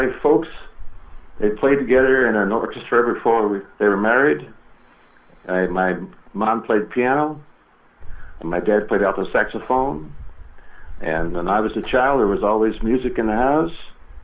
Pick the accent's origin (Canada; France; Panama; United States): Canada; Grand Falls, Newfoundland and Labrador; I'm originally from Canada, and they were playing in Canada.